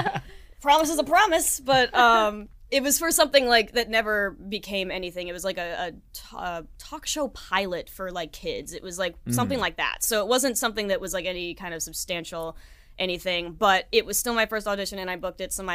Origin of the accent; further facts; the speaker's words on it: Palm Springs, California, United States; I'm from Palm Springs originally